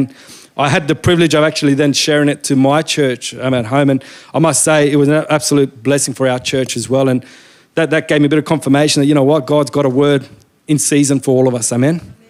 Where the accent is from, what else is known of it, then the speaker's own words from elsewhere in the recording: Brisbane, Queensland, Australia; Yeah, that's where I'm from. So born and bred in Brisbane. My father was Roberto from Chile. My mum is from Spain.